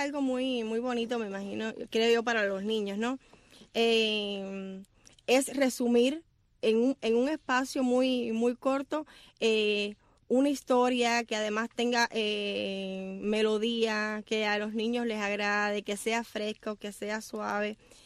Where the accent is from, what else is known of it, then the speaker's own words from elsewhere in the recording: Cuba; porque yo soy educadora de Cuba